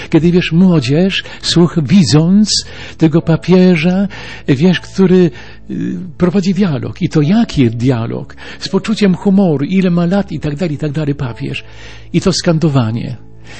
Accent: Chełmno, Kuyavian-Pomeranian Voivodeship, Poland; pochodzę z Chełmna, są dwie parafie

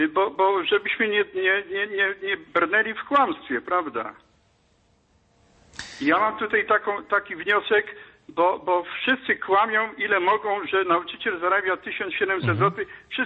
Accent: Silesian Voivodeship, Poland; Ja jestem ze Śląska

